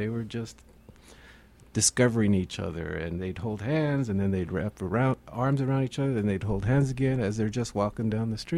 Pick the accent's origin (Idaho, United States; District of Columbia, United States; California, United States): California, United States; Berkeley; And I thought, yeah, well, this is my hometown, Berkeley.